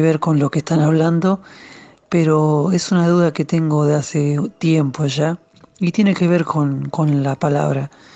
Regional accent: Buenos Aires, Argentina; soy de Buenos Aires. Estoy escuchando la reflexión de hoy.

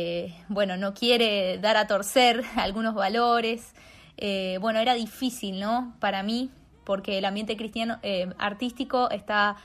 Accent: Argentina; soy cantante católica, soy de Argentina, como se darán cuenta.

